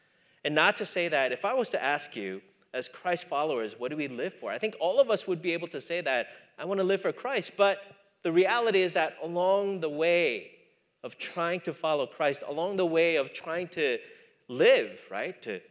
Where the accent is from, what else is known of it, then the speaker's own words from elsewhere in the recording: Minnesota, United States; I grew up in Minnesota, and so at least amongst the people that I grew up in or grew up with, hunting is a big part of the culture that I grew up in.